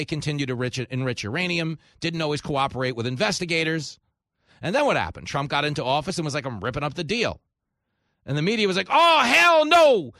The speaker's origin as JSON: {"language": "English", "town": "Levittown", "region": "New York", "country": "United States", "tie": "born or raised there", "said": "Bob Levinson, who grew up down the block from me, where I grew up in Levittown."}